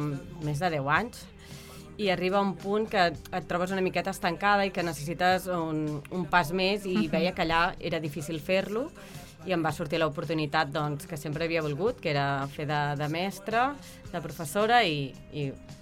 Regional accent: Bràfim, Catalonia, Spain; a Bràfim, jo que sóc de Bràfim

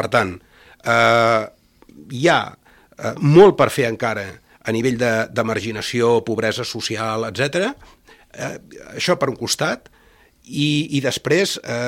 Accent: Valls, Catalonia, Spain; els que som de Valls coneixem els focus de pobresa i marginació que hi ha.

